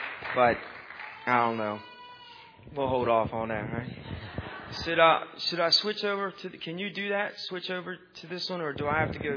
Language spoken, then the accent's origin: English; Maryland, United States; I never thought I'd leave Maryland. I love Maryland. I was raised in Maryland here since I was 4 years old.